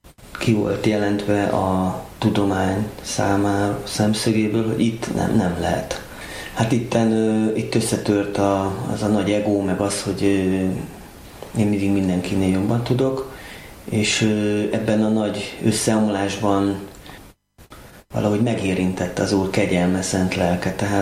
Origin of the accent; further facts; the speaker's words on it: Budapest, Hungary; A 17. kerületben születtem, és itt is nőttem fel. Jelenleg 46 éves vagyok